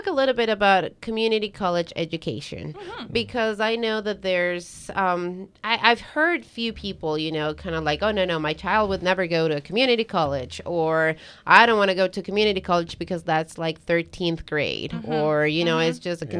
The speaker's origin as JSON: {"language": "English", "country": "Ecuador", "second_language": "English", "said": "So so I'm originally from Ecuador, right?"}